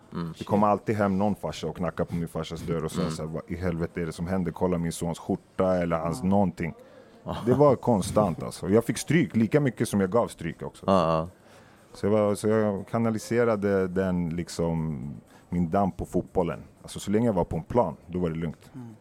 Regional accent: Tunisia; jag är från Tunisien, så jag åkte dit och testade proffslivet i 6 månader.

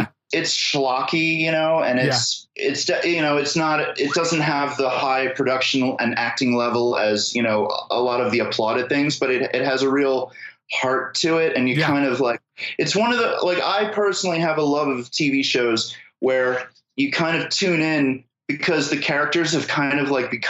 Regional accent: Philadelphia, Pennsylvania, United States; now in Brooklyn, United States; And then, I live in Brooklyn, but I'm from Philadelphia originally.

